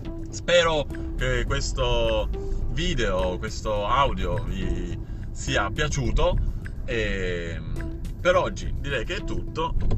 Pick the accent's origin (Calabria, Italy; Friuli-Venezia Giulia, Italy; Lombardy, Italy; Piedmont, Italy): Piedmont, Italy; Turin; io che sono torinese, quindi parlo sul mio territorio, che sono figlio della Fiat, quindi sono in automotive